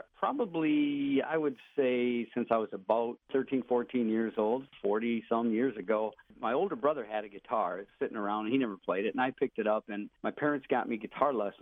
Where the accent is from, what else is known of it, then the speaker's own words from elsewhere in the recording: Golden Valley, Minnesota, United States; I grew up in the Twin Cities, Golden Valley.